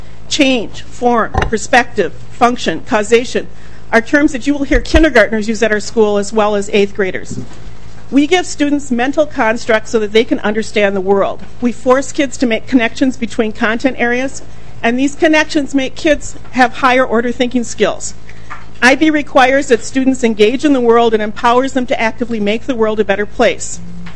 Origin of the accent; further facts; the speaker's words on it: Eagan, Minnesota, United States; In 1967, I was 10 years old. I grew up in Eagan, Minnesota, lived my whole life there.